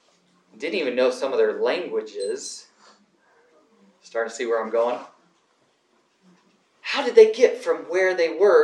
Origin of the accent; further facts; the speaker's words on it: Indiana, United States; born there; I live in California now. I was born in Indiana.